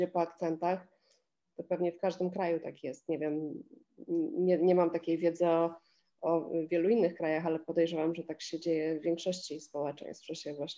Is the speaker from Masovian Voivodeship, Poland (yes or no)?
yes; Warsaw, Masovian Voivodeship, Poland; A ja z kolei jako warszawianka na studiach, pamiętam w Warszawie